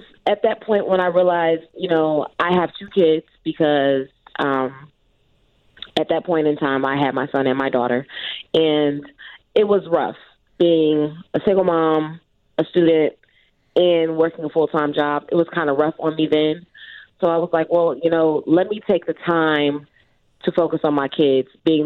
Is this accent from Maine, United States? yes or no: no; Chicago, Illinois, United States; I grew up on the west side.